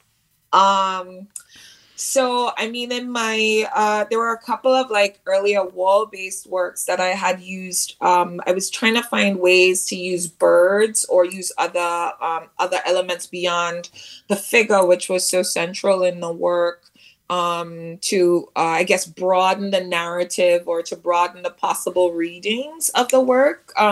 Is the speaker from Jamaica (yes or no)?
yes; Jamaica; in my own traditions growing up in Jamaica, the wake is what happens, you know, before the funeral.